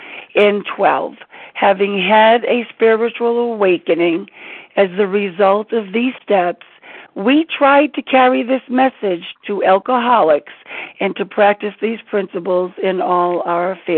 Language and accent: English; Rhode Island, United States; I'm from Rhode Island.